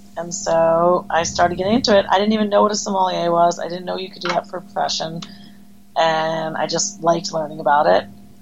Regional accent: Setauket, New York, United States; I grew up on Long Island. I grew up in a town called Setauket. An hour and a half from here.

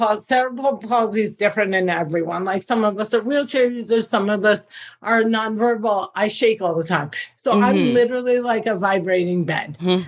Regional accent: New Jersey, United States; Tony, you know who I am. I'm from Jersey. I can't control my tone.

